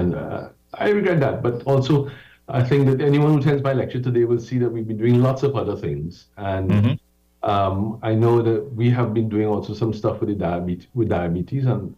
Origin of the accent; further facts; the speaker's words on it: Port of Spain, Trinidad & Tobago; So I grew up in Port of Spain. I was born in Bosnia, just around the Savannah. Spent many years playing football and roadside cricket in Maraval, went to Trinity College Maraval